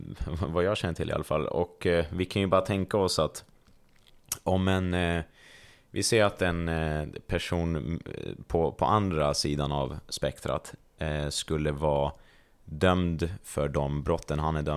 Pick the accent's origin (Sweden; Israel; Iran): Iran; för att jag är iranier